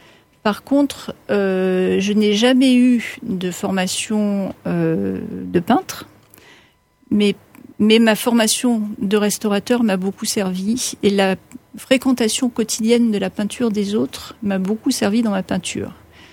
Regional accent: Occitanie, France; puisque je suis originaire des Cévennes.

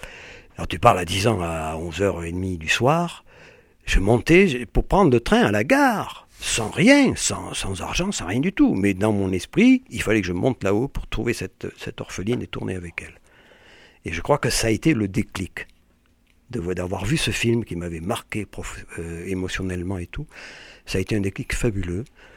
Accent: Occitanie, France; born there; Ah, moi, je suis né dans le Lot.

